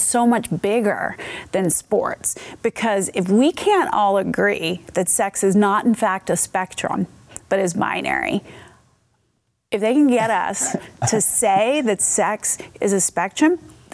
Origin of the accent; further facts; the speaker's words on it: Philadelphia, Pennsylvania, United States; Philadelphia, my hometown, which is maybe why I paid some attention to it.